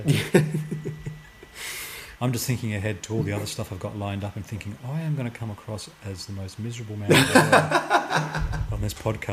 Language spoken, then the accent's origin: English; Australia; moved away; I think loving personal space stems partly from growing up in Australia and having way more personal space.